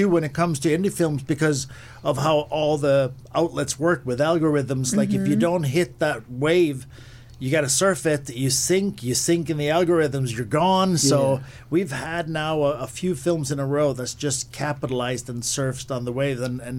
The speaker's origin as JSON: {"language": "English", "town": "Malmö", "region": "Skåne", "country": "Sweden", "tie": "born or raised there", "said": "I am born and raised in Sweden, southern part of Sweden. So Malmo, that's my hometown."}